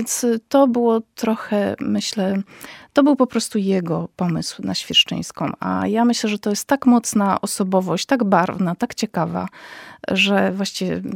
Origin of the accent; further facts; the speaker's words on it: Łódź, Łódź Voivodeship, Poland; a ja jestem z Łodzi